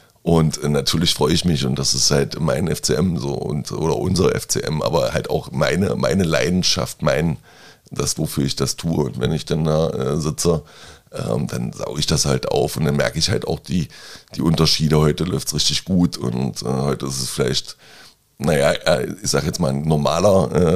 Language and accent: German; Magdeburg, Saxony-Anhalt, Germany; ich war ja mal 2 Jahre weg. Und vorher, so als Magdeburger